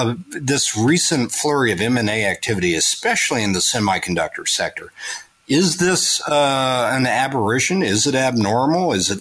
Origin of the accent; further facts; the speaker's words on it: Melbourne, Florida, United States; I mean, I grew up in Melbourne, Florida.